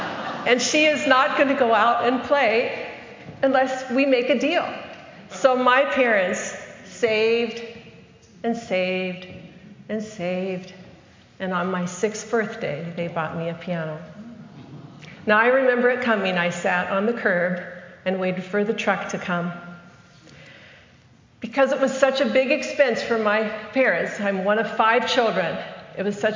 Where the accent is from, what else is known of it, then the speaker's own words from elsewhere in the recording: Reno, Nevada, United States; or I grew up in Reno, Nevada, but you're in Texas